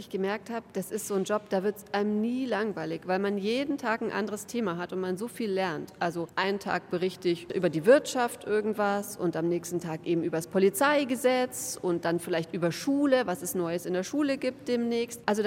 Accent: Ingolstadt, Bavaria, Germany; Ich bin aus Ingolstadt. Das ist ja nicht so weit weg von hier.

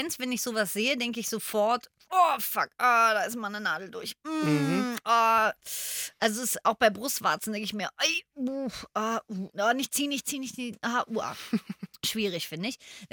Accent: Berlin, Germany; Ich bin ja in Berlin aufgewachsen.

